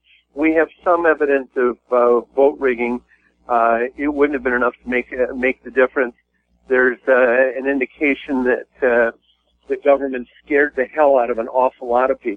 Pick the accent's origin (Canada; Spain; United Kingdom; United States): United Kingdom; Scotland; I'm obviously a Scot. You know, it's a, don't carry the accent. I can, after about 2 weeks, you start to develop it.